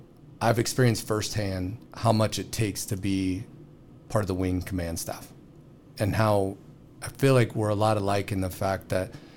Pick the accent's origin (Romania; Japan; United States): United States; Warsaw, Missouri; I grew up down in Warsaw, on the lake, watching the A-10s fly over.